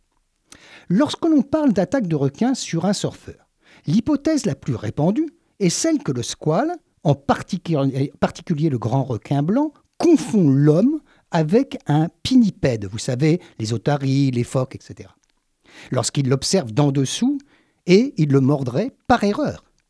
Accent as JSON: {"language": "French", "country": "Réunion", "said": "Moi, comme je viens de La Réunion, je me posais des questions."}